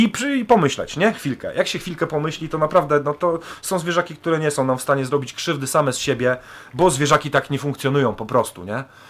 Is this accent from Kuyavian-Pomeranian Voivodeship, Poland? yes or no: yes; Toruń, Kuyavian-Pomeranian Voivodeship, Poland; Bo jestem z Torunia, więc Bory Tucholskie mam blisko, mam 70 km w Bory Tucholskie, więc to jest godzinka drogi i jestem na miejscu.